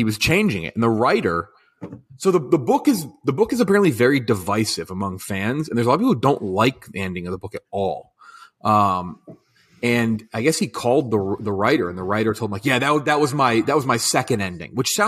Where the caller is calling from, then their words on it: Scottsdale, Arizona, United States; I am recording from Scottsdale, Arizona